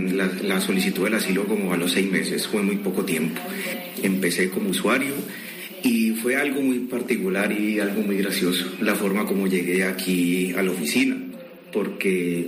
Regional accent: Colombia; moved away as an adult; now in Spain; allá mismo en mi país, en Colombia, yo muchas veces sentí discriminación. Inclusive la sentí más de los 6 años en que llevo aquí viviendo en España.

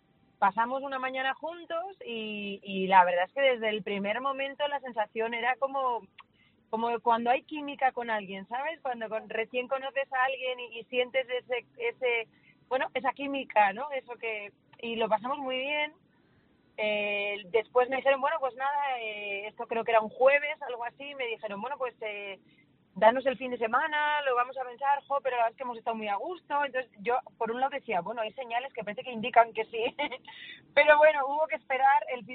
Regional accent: San Sebastián, Basque Country, Spain; yo soy de Donosti y mi residencia está en Donosti.

